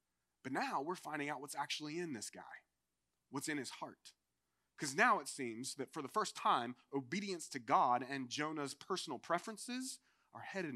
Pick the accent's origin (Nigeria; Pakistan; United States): United States; North Carolina; I grew up hunting in Eastern North Carolina. We used to hunt doves.